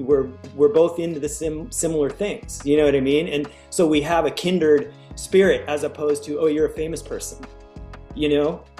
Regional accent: Aspen, Colorado, United States; But growing up in Aspen, the way we did around those people we did, you tend to treat them as just a normal person

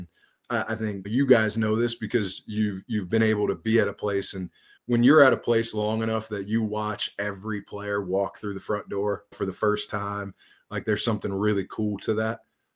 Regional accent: Ohio, United States; I'm from Northwest Ohio. I had the opportunity to go up and played there for 4 years at the University of Findlay.

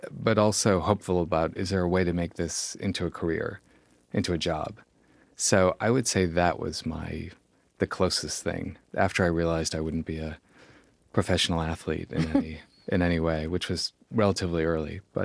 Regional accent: Newton, Massachusetts, United States; I grew up in Newton, which is a suburb just outside of Boston.

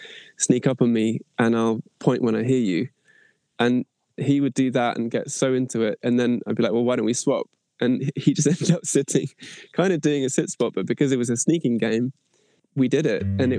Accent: Forest Row, South East England, United Kingdom; from Forest Row, Sussex, UK.

